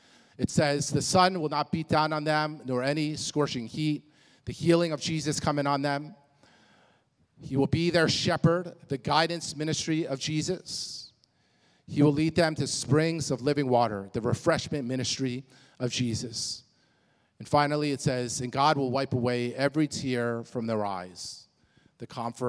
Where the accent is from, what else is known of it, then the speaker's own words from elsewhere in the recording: East Coast, United States; moved away as an adult; I moved out here from the East Coast, so I lived all my life on the East Coast. All my friends, all my family were on the East Coast.